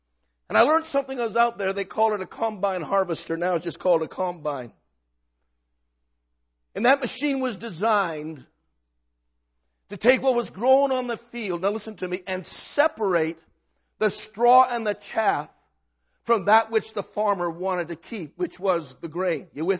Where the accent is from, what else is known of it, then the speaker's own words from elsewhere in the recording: Western Canada, Canada; You see, I grew up in Western Canada. Look, give me that bottle of water. See, I grew up in the prairie fields. Farmland.